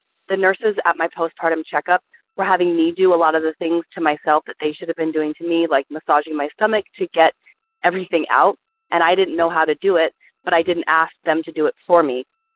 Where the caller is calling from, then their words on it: Caldwell, Idaho, United States; I'm calling from Caldwell, Idaho.